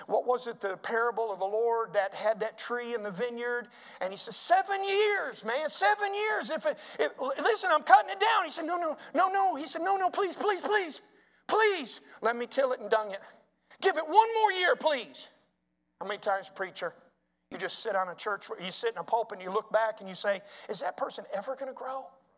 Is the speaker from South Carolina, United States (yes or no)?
yes; South Carolina, United States; I'm from South Carolina.